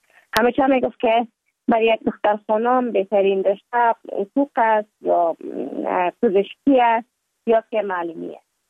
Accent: Kabul, Afghanistan; also born or lived in Mazar-i-Sharif; بعد از تولد ما تا 5 سالگی ما در مزار بودیم، بعد ناقل کابل شدیم چون به اساس کاربار که در جانم داشت ما در کابل زندگی نکردیم و ما مکتب در اونجا خواندم. دوره طفولیت ما در کابل سپری کردیم

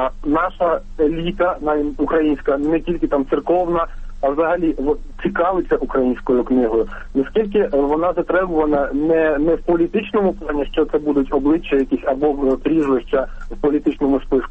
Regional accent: Kharkiv, Kharkiv Oblast, Ukraine; я з Харкова.

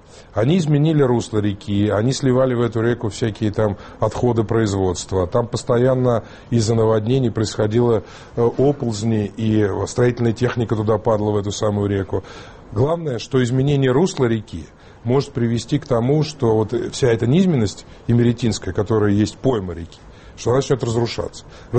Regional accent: Sochi, Krasnodar Krai, Russia; я как уроженец Сочи вам говорю.

